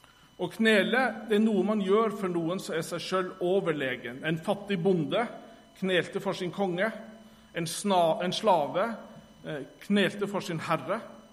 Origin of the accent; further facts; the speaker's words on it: Sommarøy, Troms, Norway; Hjemme på Sommerøya i gamle kirker der, så pleide vi å knele av og til.